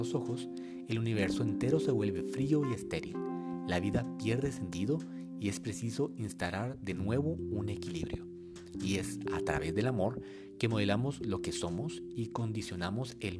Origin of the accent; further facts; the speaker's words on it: Guatemala; now in Barcelona, Spain; soy pediatra guatemalteco. Desde hace un poco más de 2 años me encuentro en Barcelona estudiando una maestría en endocrinología pediátrica.